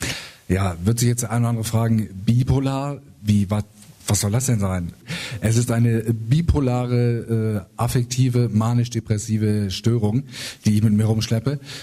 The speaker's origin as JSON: {"language": "German", "region": "North Rhine-Westphalia", "country": "Germany", "said": "Ich komme aus dem Kreis Minn-Lübbecke. Das ist der Arsch der Welt und wenn es nicht der Arsch der Welt ist, von da kann man es verdammt gut riechen."}